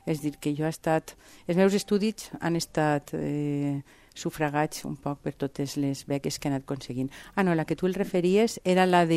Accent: Valencian Community, Spain; accent: Valencian; que és el que al cervell, en el meu valencià no està mal normalitzat.

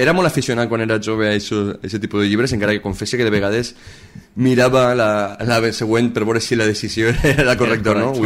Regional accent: Valencia, Valencian Community, Spain; born there; vaig néixer a València, al barri de Montolivet, l'any 1982

